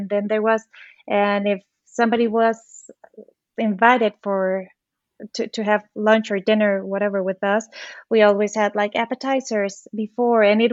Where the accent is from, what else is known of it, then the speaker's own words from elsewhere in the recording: Oaxaca, Mexico; now in Los Angeles, United States; So moving to LA, I absolutely loved it. Like, I grew up in Oaxaca watching Saved by the Bell and Full House. Obviously, they were all dubbed, they were all in Spanish